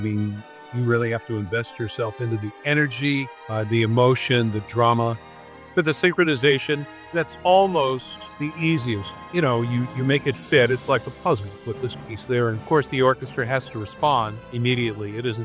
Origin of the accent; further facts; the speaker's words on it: Los Angeles, California, United States; Born and raised in Los Angeles, surrounded by the entertainment community, as it were.